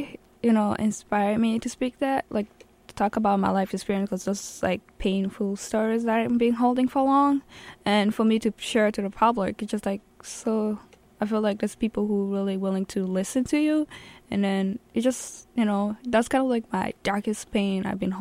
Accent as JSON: {"language": "English", "country": "Kenya", "tie": "born or raised there", "lives_now": "United States", "said": "And also, growing up in Kenya, just pretty much, like, growing, that kind of country I grew up, like, a surviving way, as a survivor."}